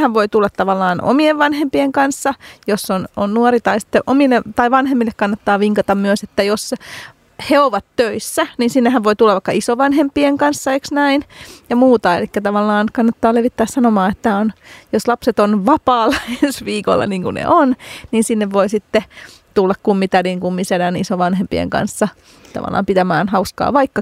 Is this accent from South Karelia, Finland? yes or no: no; Helsinki, Uusimaa, Finland; Töölön kisahallilla. Lempipaikkoja, niin olen siitä vierestä kotoisin.